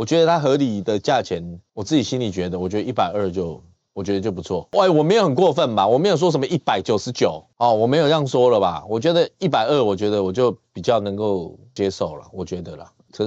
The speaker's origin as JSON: {"language": "Chinese", "country": "Taiwan", "said": "所以国产车卖贵一点是为了我们台湾人民的这个每个人的薪资"}